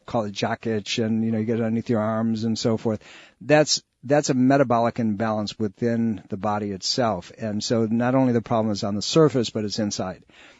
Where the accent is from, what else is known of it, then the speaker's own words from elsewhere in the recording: New York, United States; now in Virginia, United States; This is the kind of weather that I grew up in Western New York State